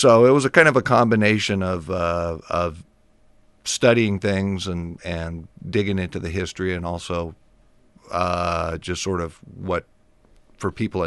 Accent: Grand Coulee, Washington, United States; now in Spokane, United States; But I'm from the Grand Coulee area, kind of rocky scabland, semi-desert country, a little like Eastern Oregon.

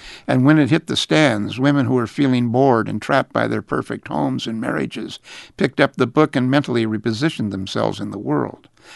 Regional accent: Cincinnati, Ohio, United States; I grew up in one in Cincinnati, where the dads drove off to work every morning and went in what was then the only family car

